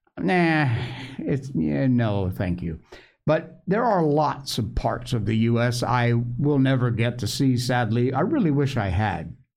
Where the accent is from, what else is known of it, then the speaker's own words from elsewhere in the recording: Connecticut, United States; born there; moved away as an adult; also born or lived in Key West, Florida; I was born in Connecticut. I moved when I was in my 40s to Key West in Florida, lived in Monroe County, worked for the sheriff's department there.